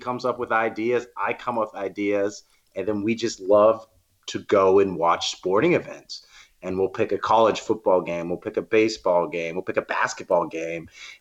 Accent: California, United States; now in New York, United States; So I moved to New York from Northern California back in 2010.

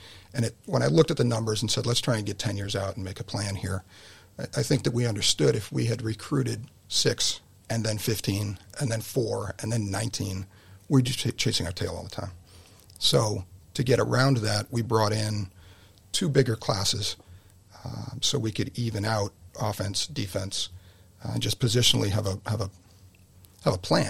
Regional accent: Massachusetts, United States; I grew up in Western Massachusetts. I didn't see lacrosse when I was a kid

